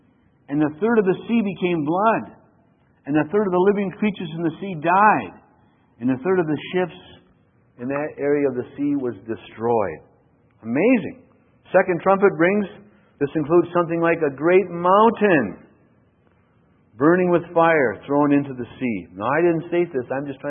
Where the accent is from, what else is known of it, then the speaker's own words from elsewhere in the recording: Duluth, Minnesota, United States; I grew up in Duluth, and this Lake Superior is right there.